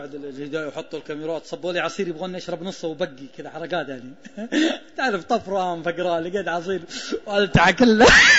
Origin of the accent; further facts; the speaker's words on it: Taif, Makkah Province, Saudi Arabia; also born or lived in Riyadh; أنا من مواليد الحوية الطائف، ورحنا الرياض